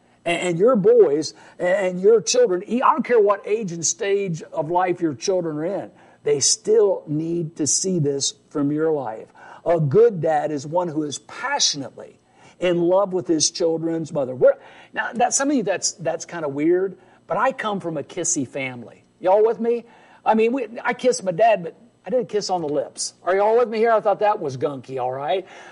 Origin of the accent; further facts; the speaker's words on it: Portland, Indiana, United States; before that, I was a church planter in my hometown area. You talk about having some challenges, a prophet without honor in his own home. They knew me in Portland, Indiana as an entertainer.